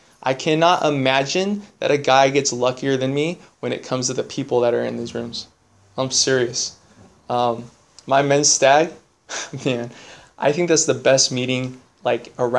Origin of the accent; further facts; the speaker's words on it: Santa Maria, California, United States; also born or lived in San Francisco; used to think I can't ever get sober in my hometown because Santa Maria AA is really small and it's not that good.